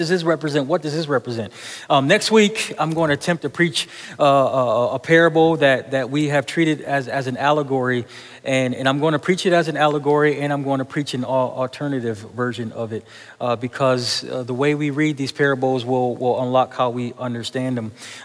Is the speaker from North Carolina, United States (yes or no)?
no; Buffalo, New York, United States; I remember, just church I grew up in Buffalo, New York.